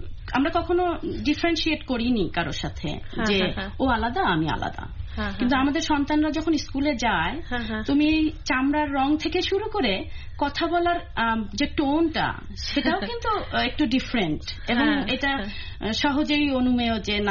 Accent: Bangladesh; moved away; আমরা যেহেতু বাংলাদেশে বড় হয়েছি

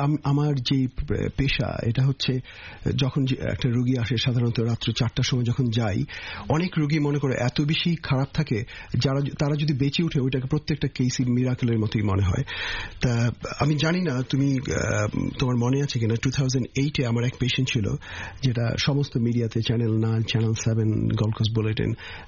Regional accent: Bangladesh; আমি মনে প্রাণে প্রতি বিন্দুতে আমার শরীর আমি বাংলাদেশি

